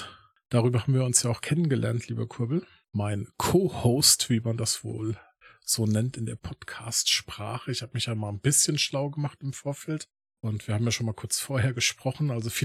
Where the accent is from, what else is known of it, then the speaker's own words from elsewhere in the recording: Hesse, Germany; ich bin ja aus dem Rhein-Main-Gebiet, ich höre kein Radio da.